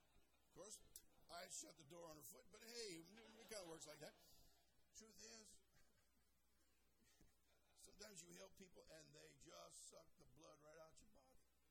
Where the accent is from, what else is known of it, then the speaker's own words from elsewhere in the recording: California, United States; See, now I'm from California. So we got a few odd things in California.